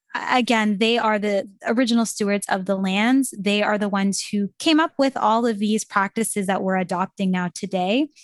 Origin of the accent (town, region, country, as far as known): Canada